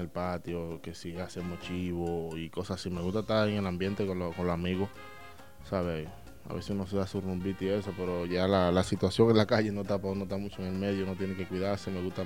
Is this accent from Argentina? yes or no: no; San Cristóbal, Dominican Republic; Bueno, yo soy de San Cristóbal, en la República Dominicana.